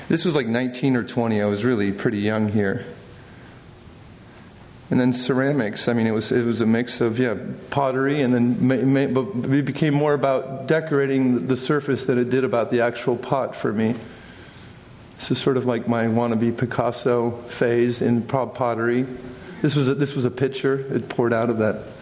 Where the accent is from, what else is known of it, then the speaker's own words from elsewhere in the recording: California, United States; I grew up surfing in California.